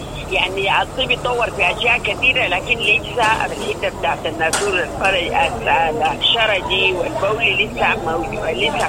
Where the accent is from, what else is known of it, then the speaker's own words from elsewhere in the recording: Sudan; عندنا في السودان